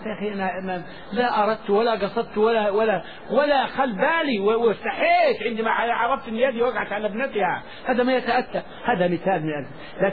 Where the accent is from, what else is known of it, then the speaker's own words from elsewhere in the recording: Egypt; moved away as an adult; now in Saudi Arabia; أول ما جيت من مصر